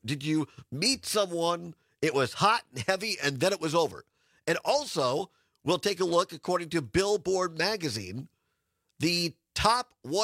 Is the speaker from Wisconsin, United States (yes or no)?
yes; Richland Center, Wisconsin, United States; It was a big thing for us. We come in from Richland Center and, ooh, get to have a Hot Sam.